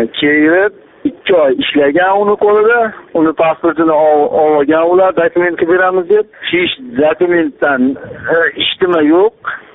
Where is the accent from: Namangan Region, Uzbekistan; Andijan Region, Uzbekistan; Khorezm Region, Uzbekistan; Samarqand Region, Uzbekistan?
Andijan Region, Uzbekistan; Andijan; now in Vladivostok, Russia; biz mana Vladivostokda ishlayman, Andijondanman o'zim.